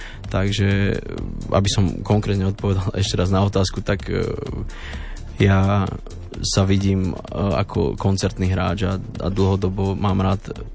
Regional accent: Dudince, Banská Bystrica Region, Slovakia; ja som z Dudiniec, tak že v tých okolitých obciach na silvestrovských zábavách

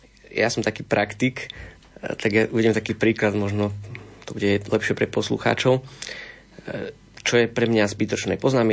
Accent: western Slovakia, Slovakia; ja som napríklad zo západu a moja manželka je zo stredného Slovenska

